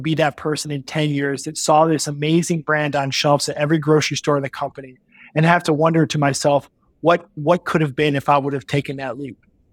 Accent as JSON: {"language": "English", "region": "Midwest", "country": "United States", "tie": "born or raised there", "said": "And growing up in the Midwest, you have this mentality that you work to get into one of the big three auto companies"}